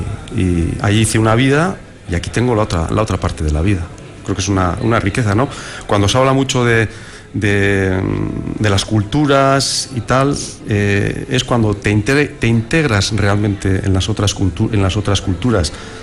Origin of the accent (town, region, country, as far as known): Basque Country, Spain; born or raised there